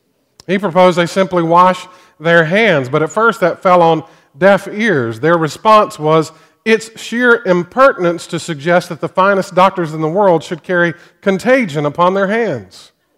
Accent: Augusta, Georgia, United States; Most of you, many of you know that I grew up in Augusta, Georgia.

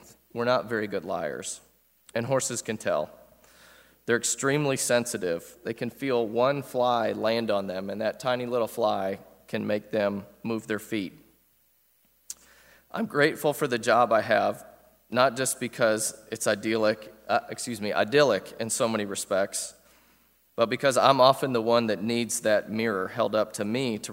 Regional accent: Wheaton, Illinois, United States; My accent probably betrays me, and don't hold it against me, but I am a Yankee by birth. I grew up in Wheaton, Illinois, a western suburb of Chicago, a half mile from the campus of Wheaton College

